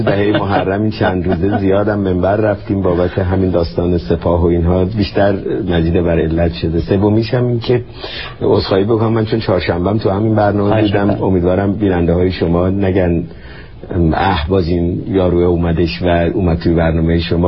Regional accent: Tehran, Tehran Province, Iran; born there; من بالای چهارراه درواز دولاب، خیابون شهباز که هفته شهریور امروز اسمش هست، به خیابون ساسان به دنیا آمدم.

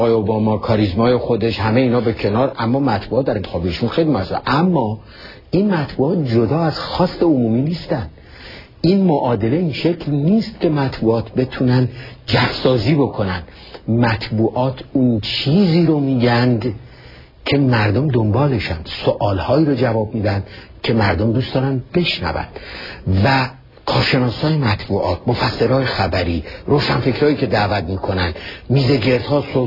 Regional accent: Iran; moved away as an adult

